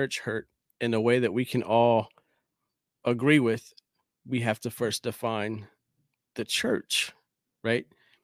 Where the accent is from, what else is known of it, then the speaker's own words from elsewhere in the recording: Chester, Pennsylvania, United States; I'm from Chester, PA originally. Shout out to Chester, PA.